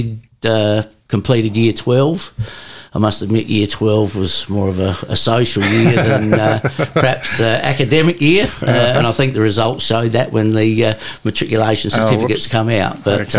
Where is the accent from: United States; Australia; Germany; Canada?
Australia; Kadina, South Australia; Kadena's my hometown. I was born at Kadena and spent the first 18 years growing up on the family farm, which was just on the edge of the township there at Kadena.